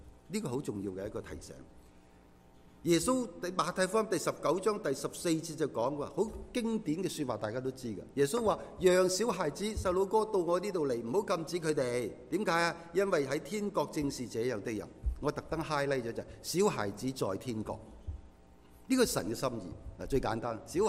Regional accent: China; 我中国人好中意瓦煲啊、瓦撑啊

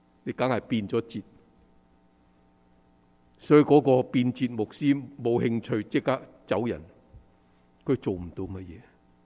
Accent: China; 即等于我们中国人挂个神祖先神位咁样。

